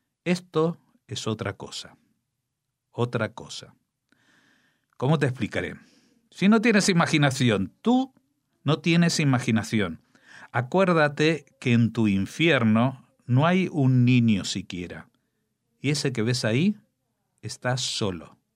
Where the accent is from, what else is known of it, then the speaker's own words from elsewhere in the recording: Argentina; accent: Argentine; aunque yo lo voy a leer con mi acento argentino, pero simplemente es algo que necesito hacer.